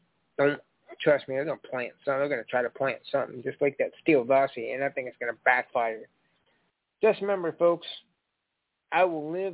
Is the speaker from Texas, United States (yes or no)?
no; Indiana, United States; I'm from Indiana, so Pence, I'm like, yay, he took Pence.